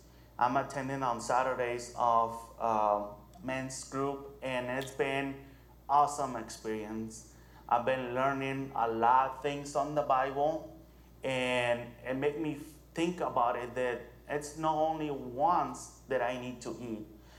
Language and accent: English; Mexico; I'm coming from Mexico.